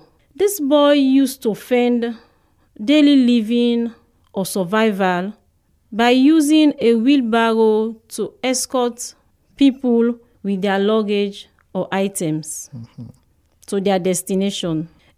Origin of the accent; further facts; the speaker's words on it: Sierra Leone; I'm from Sierra Leone.